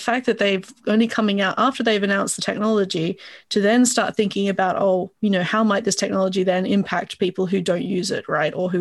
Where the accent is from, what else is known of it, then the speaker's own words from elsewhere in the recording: Australia; I mean, I'm from Australia, so Australians would understand the Dame Edna Everage glasses